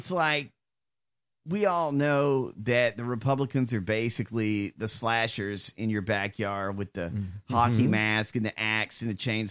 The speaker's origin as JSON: {"language": "English", "region": "Georgia", "country": "United States", "tie": "born or raised there", "said": "I grew up in Georgia. I did."}